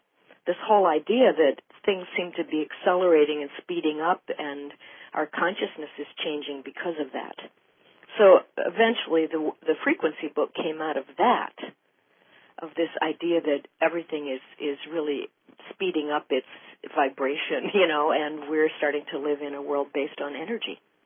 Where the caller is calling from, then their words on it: San Francisco, California, United States; San Francisco.